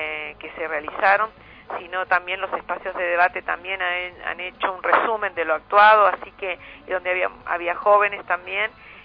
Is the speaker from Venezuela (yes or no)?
no; El Bolsón, Río Negro, Argentina; tener la dicha de tenerlos acá en mi tierra, en el Bolsón